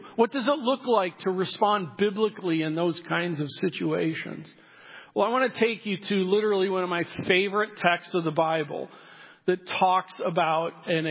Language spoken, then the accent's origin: English; Midwest, United States; I grew up in the Midwest. My wife grew up in Los Angeles, and we met in high school in Minneapolis, Minnesota.